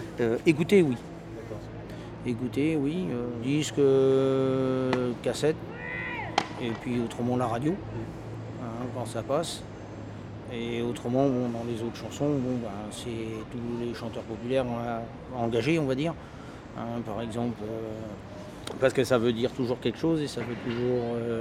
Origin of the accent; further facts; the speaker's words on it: Brittany, France; also born or lived in Corsica; du côté de mon père, je suis breton, ilien, et du côté de ma mère, je suis corse-sicilien.